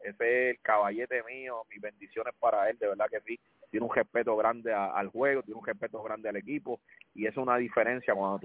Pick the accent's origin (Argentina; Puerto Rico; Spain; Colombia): Puerto Rico; Caguas; yo soy natural de Cagua, criado en la Liga Villanueva de Cagua